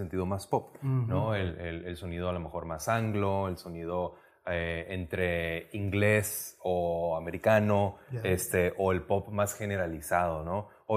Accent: Mexicali, Baja California, Mexico; creciendo en Mexicali y en el norte de México

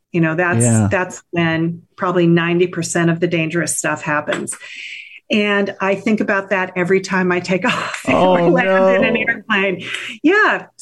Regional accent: Palo Alto, California, United States; Well, I grew up here in the Bay Area. I grew up in Palo Alto, which was a wonderful place to grow up.

